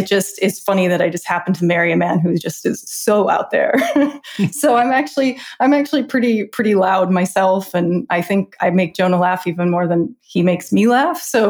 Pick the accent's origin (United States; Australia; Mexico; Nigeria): United States; Chicago, Illinois; For me, I grew up in Chicago, went to school on the East Coast, really wanted to do food, wine, and travel as my sort of vocation.